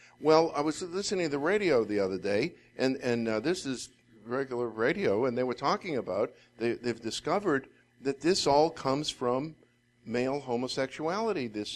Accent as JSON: {"language": "English", "town": "Boston", "region": "Massachusetts", "country": "United States", "tie": "born or raised there", "said": "And I grew up in Boston, and there was a lot of influence of the Catholic Church there."}